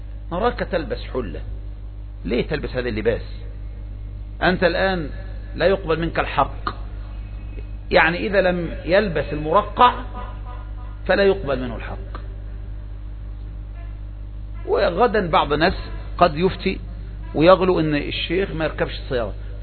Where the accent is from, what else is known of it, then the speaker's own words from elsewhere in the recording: Egypt; أبرز قضية عندنا في مصر؟